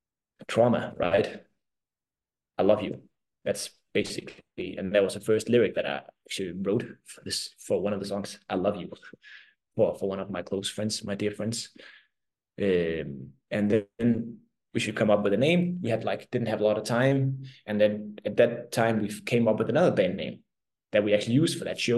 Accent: Denmark; first language Danish; English is a second language; Obviously, Danish is my mother tongue. But just now trying to translate it to English, I'm stumbling upon the words

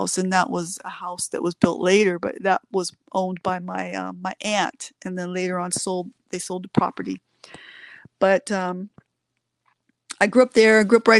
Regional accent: San Diego, California, United States; I'm from Southeast San Diego. I grew up on Skyline Drive, went to Morris High School, Farrell Junior High School, and I grew up on a private hill in a house that my dad built.

